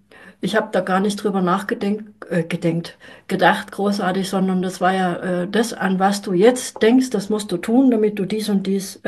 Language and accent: German; Germany; Wir sind ja nicht nur in der DDR gemeinsam aufgewachsen, wir haben auch einen Burnout erlebt, jeder für sich.